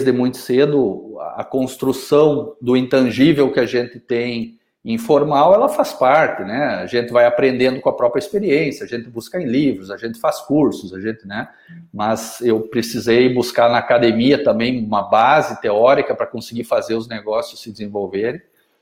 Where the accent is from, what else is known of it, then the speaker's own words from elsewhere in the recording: Santo Ângelo, Rio Grande do Sul, Brazil; Eu sou de Santo Ângelo, sou natural daqui, né? Estudei no Colégio Santo Ângelo, no Marista.